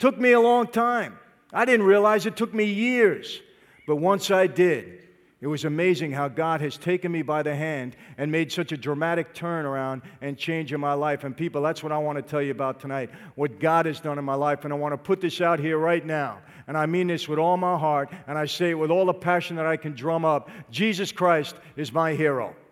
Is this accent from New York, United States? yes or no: yes; Brooklyn, New York, United States; also born or lived in Long Island; I grew up in Brooklyn, but then moved to Long Island. He was all around my old neighborhood. I didn't even realize he was Italian, but man, he's Italian, like me.